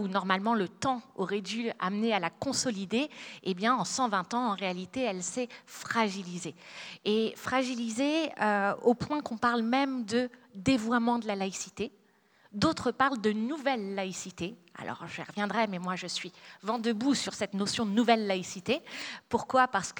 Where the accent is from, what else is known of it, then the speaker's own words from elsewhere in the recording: Paris, Île-de-France, France; Alors, je viens de Paris, alors autant vous dire, je suis très heureuse d'aller dans le sud